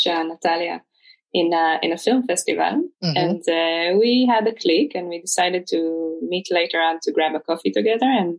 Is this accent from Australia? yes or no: no; Israel; as an Israeli growing up in Israel, it's a consensus to believe